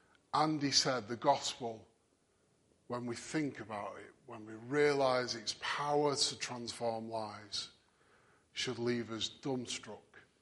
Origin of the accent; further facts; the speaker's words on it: Manchester, North West England, United Kingdom; because I'm Mancunian enough, hopefully.